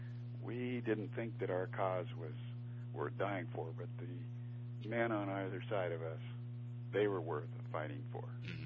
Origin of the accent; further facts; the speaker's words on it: West Coast, United States; And I always wanted to go back to the West Coast somewhere because I was from the West Coast.